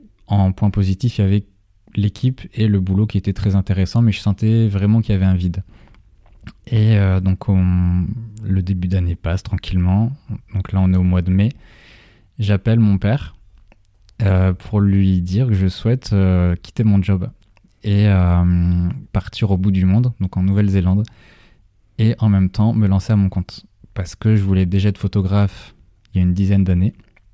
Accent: Hauts-de-France, France; j'ai 27 ans. Je suis originaire du Nord

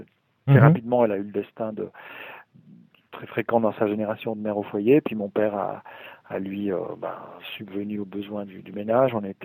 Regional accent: Vernayaz, Valais, Switzerland; moi je viens du Bas-Valais, d'un petit village qui s'appelle Verneilla au coude du Rhône.

